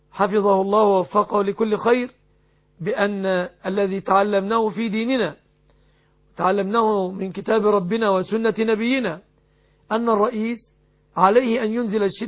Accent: Egypt; أسأل الله أن يحفظ بلادنا مصر

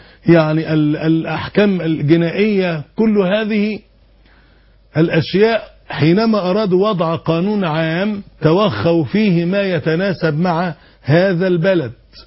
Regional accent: Egypt; عندنا في مصر

